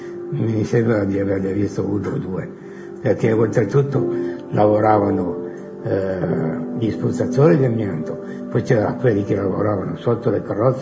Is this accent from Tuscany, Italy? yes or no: no; Savigliano, Piedmont, Italy; born there; Sono nato a Savigliano il 21 gennaio del 1945.